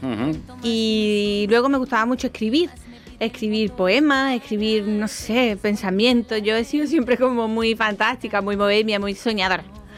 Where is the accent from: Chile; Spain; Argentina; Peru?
Spain; Seville, Andalusia; yo de Sevilla.